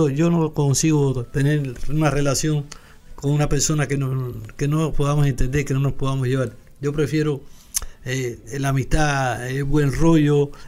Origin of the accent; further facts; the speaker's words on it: Cuba; now in Spain; Bueno, ya pues yo llego aquí de Cuba, bueno, de traba, ya saben que soy cubano